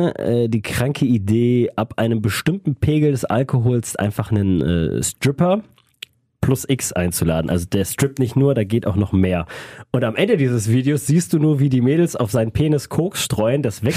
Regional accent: Düsseldorf, North Rhine-Westphalia, Germany; Ich zum Beispiel als Düsseldorfer

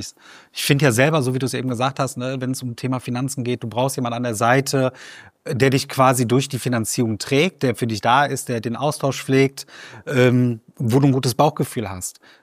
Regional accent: Wuppertal, North Rhine-Westphalia, Germany; ich komme aus Wuppertal, so selten, wie ich da bin.

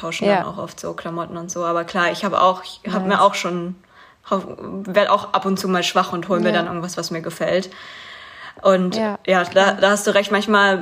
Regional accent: Kleinmachnow, Brandenburg, Germany; ich komme aus Kleinmachnow, ich komme aus auch in der Nähe.

